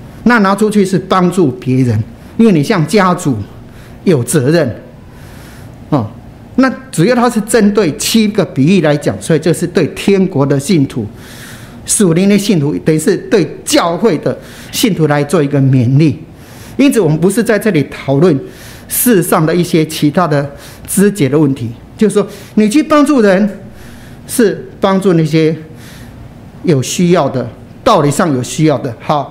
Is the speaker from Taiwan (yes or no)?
yes; Tamsui, New Taipei, Taiwan; 因为我的祖父啊，他是大财主，那淡水的大财主，他有一个花园，超大型的。很大的花园，我从小就在那个花园里面玩耍长大